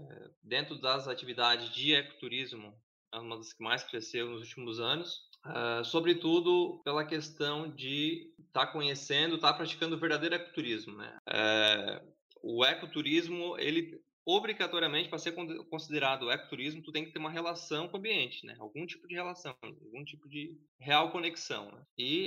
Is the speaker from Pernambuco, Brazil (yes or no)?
no; Balneário Gaivota, Santa Catarina, Brazil; Sou daqui da região, de Balneário Gaivota. Amo essa região sul de Santa Catarina, Nordeste do Rio Grande do Sul.